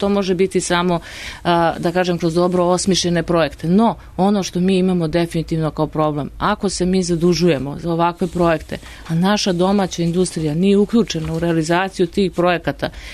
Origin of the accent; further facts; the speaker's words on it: Valjevo, Kolubara District, Serbia; s obzirom da ja dolazim iz Valjeva